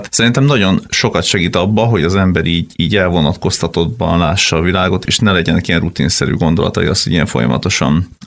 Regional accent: Gyula, Békés, Hungary; mi ugye ő is Gyulai, én is Gyulai vagyok

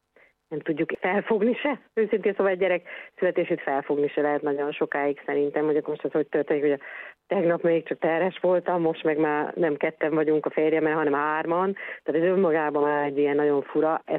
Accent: Miskolc, Borsod-Abaúj-Zemplén, Hungary; én mondjuk ugye miskolci vagyok, tehát hogy az én osztályomból, amiben jártam véve, a 36 emberből 30 rajzott ki, nem csak az országba, hanem a világba

